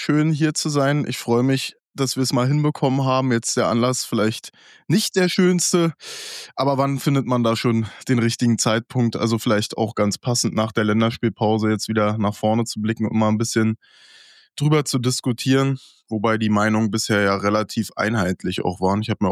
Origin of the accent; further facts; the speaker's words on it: Berlin, Germany; geboren bin ich in der Charité, dann bin ich groß geworden zwischen Wedding und Pankow, da Prinzenallee, Pankstraße.